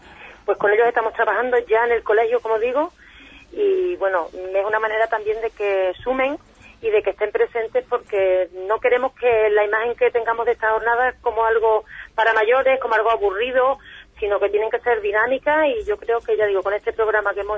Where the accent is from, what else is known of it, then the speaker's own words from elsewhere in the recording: Andalusia, Spain; Yo soy una apasionada de mi pueblo y de mi comarca.